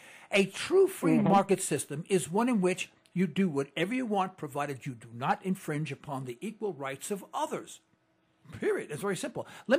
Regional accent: East Harlem, New York, United States; Okay, well, I'm from East Harlem, New York.

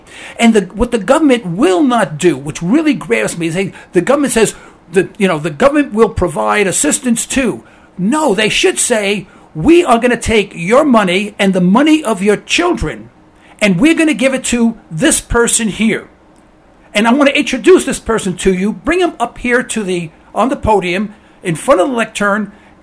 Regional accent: Harlem, New York, United States; I mean, I grew up in Harlem.

